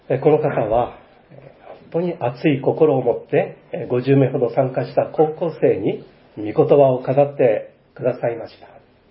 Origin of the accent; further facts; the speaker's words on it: Niigata, Japan; 私はこの生まれ育った新潟県、この北陸地方で生涯あなたに仕えていきたいです。